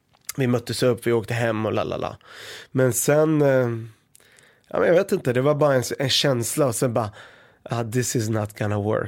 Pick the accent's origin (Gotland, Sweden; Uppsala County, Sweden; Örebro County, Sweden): Örebro County, Sweden; Örebro; also born or lived in Beirut, Lebanon; Så jag föddes 84 i Libanon, i Beirut. Och sen kom vi hit 1990 till Örebro.